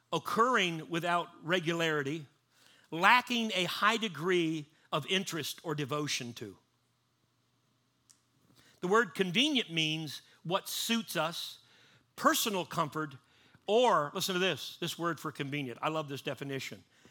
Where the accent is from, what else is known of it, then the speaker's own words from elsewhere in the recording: Canada; you guys don't have a lot of snow, but I'm Canadian.